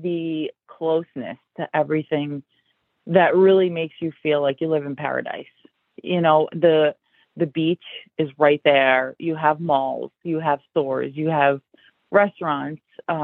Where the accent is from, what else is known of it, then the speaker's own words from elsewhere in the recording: New York City, New York, United States; I've always been a city person. I grew up in New York City.